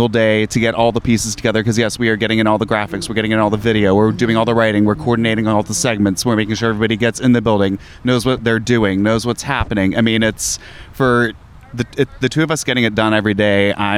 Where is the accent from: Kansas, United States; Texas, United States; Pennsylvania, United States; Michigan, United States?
Pennsylvania, United States; Pittsburgh; Oh, I'm from Pittsburgh